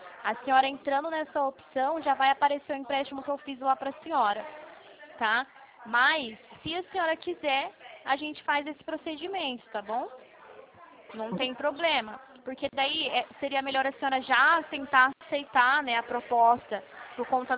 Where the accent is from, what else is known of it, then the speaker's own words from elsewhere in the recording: São Paulo, Brazil; não sou do Rio, sou de São Paulo